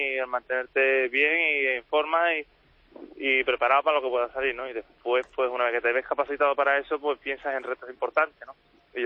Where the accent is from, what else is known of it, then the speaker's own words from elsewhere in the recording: Seville, Andalusia, Spain; poder entrar en mi tierra, en Sevilla